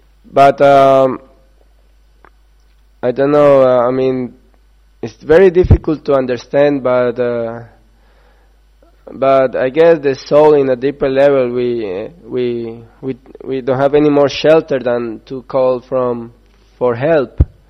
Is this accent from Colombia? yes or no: yes; Colombia; For example, I'm from Colombia.